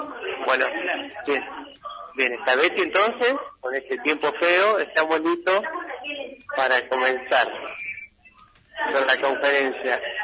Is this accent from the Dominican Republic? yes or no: no; Bolívar, Buenos Aires Province, Argentina; yo soy más de Bolívar, yo soy muy timide, tengo nacionalidad de acá, de Bolívar.